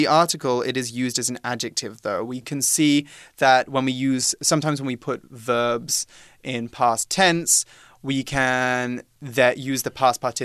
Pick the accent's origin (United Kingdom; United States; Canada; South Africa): United Kingdom; Worcester, West Midlands; I am from Worcester in the UK